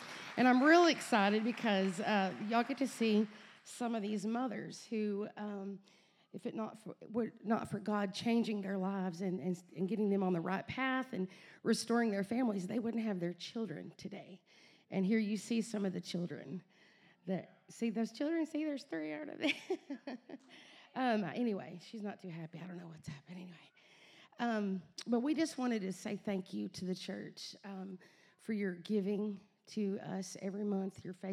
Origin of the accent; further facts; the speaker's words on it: Arkansas, United States; Y'all can tell I'm from Arkansas. Y'all, you all.